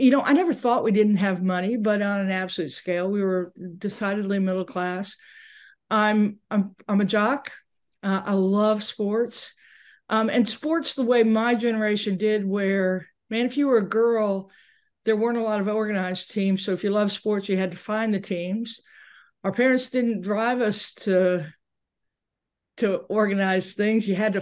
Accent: Tennessee, United States; born there; Yes, I was born in Tennessee. My mom and dad's family are all from Tennessee.

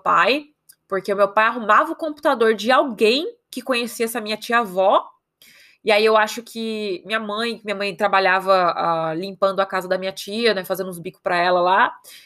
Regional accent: Osasco, São Paulo, Brazil; also born or lived in Carapicuíba / Itapevi / Barueri; E eu sou de São Paulo. Eu nasci na cidade de Osasco, para quem conhece. Cidade dos pombos e do cachorro-quente. Eu fui criada ali na Zona Oeste mesmo. Eu morei em tudo quanto que foi quebrada que tem ali. Eu morei em Carapicuíba, Osasco, Itapevi, Barueri.

